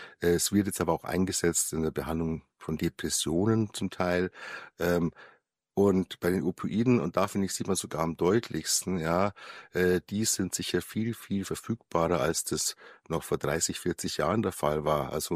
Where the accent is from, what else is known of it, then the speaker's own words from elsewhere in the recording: Munich, Bavaria, Germany; Ich bin Facharzt für Psychiatrie und Psychotherapie. Wie man wahrscheinlich hört, bin ich Münchner. Habe auch hier in München studiert, Medizin studiert